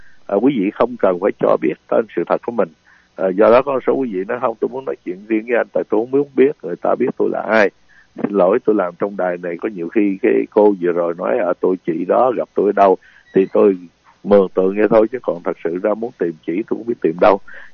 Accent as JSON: {"language": "Vietnamese", "region": "Southern Vietnam", "country": "Vietnam", "said": "Tại vì, xin lỗi, tôi dân miền Nam đó chị."}